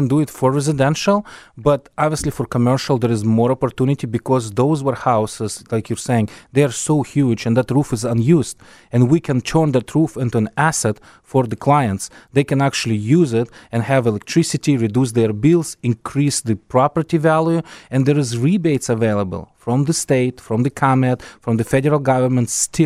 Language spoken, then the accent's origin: English; Moldova; English is a second language; now in United States; Yeah, I'm from Moldova.